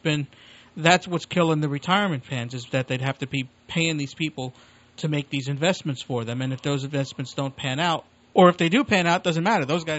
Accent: Northeast, United States; where I grew up in the Northeast, it was very much of a business and how can you better yourself type of attitude.

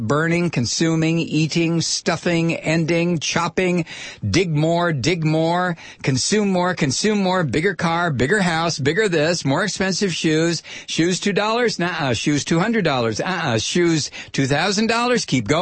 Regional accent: Toledo, Ohio, United States; I just wanted to be in that middle class as I saw it as a kid growing up in Toledo

